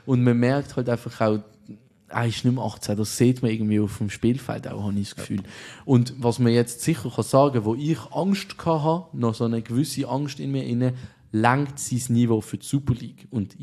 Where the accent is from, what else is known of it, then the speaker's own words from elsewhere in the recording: Switzerland; Als Schweizer